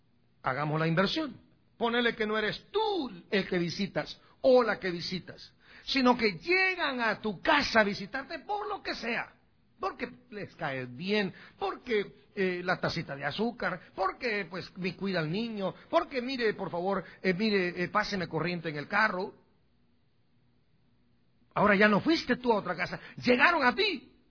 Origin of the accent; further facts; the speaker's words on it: El Progreso, Guatemala; Yo viajaba mucho y frecuentaba mucho el cementerio allá en Guatemala. Cada vez que yo iba a mi pueblo en El Progreso